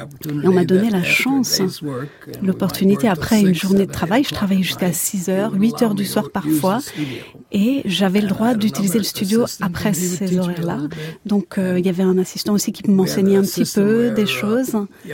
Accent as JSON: {"language": "French", "town": "Bronx", "region": "New York", "country": "United States", "tie": "born or raised there", "said": "Je suis né à Manhattan, mais j'ai grandi dans le Bronx."}